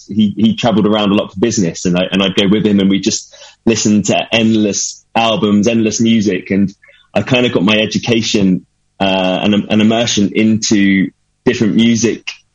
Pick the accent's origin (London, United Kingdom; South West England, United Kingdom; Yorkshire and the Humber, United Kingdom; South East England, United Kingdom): South East England, United Kingdom; Brighton; I've gigged all over Brighton, and that's really been my musical education, you know, growing up in Brighton.